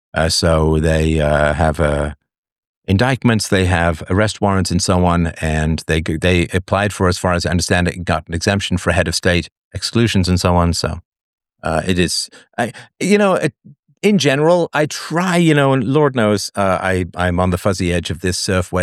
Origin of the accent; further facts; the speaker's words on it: England, United Kingdom; I grew up in England, so I'm fairly familiar with the British accent.